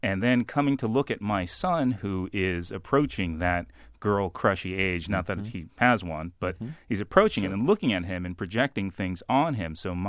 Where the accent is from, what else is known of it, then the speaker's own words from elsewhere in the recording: Boston, Massachusetts, United States; As an example, I was driving into Boston. I'm from Boston with my